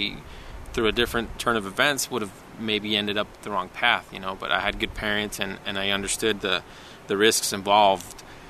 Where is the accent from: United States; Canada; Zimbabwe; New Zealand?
United States; I'm just grateful that I'm an American.